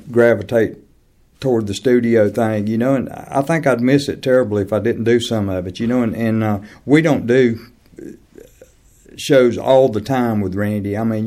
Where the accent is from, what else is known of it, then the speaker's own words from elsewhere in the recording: the South, United States; just growing up in the South, you know, there's always people in your family that are guitar players.